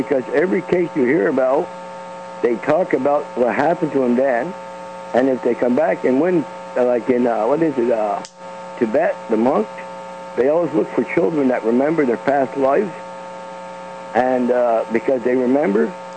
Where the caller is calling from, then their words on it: Quebec, Canada; from Quebec.